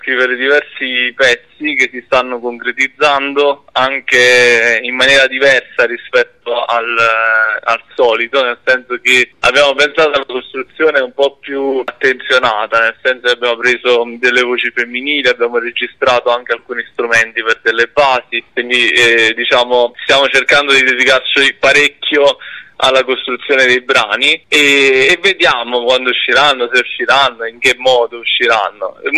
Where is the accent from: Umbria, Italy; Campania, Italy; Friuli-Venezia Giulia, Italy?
Campania, Italy; No, io sono della Campania.